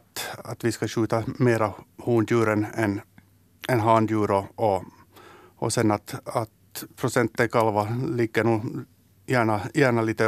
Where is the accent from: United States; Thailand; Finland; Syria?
Finland; Bromarv, Uusimaa; born there; eftersom jag är född i Bromar så är det ju ganska naturligt att det är ett jaktlag i Bromar.